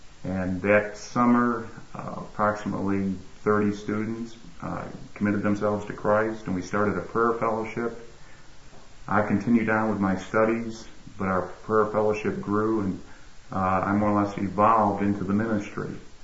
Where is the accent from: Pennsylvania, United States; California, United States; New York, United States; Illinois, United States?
New York, United States; Syracuse; now in Tampa, United States; Well, my hometown is Syracuse, New York.